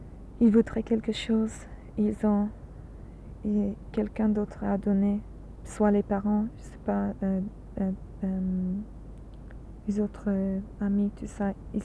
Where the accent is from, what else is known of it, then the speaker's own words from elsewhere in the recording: England, United Kingdom; French is a second language; quand je suis anglaise